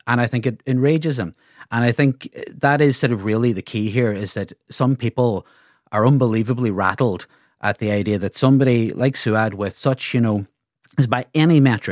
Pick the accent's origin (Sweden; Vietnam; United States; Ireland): Ireland; as Irish people, we need to be, I think, very, very acutely aware of this, of a doctrinaire idea of what it is to be Irish.